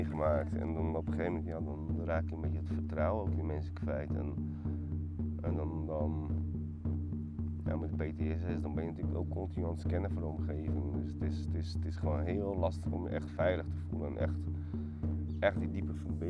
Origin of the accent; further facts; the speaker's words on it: Poland; Ik kom natuurlijk uit Polen vandaan en daar heb je zoveel meer natuur.